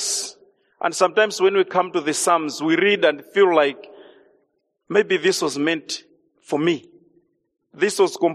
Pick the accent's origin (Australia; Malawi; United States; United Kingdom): Malawi; I was born in Malawi at a mission station called Nkoma. That's where the early Dutch Reformed Church planted their first church in Nkoma. So my village is 5 kilometers from Nkoma.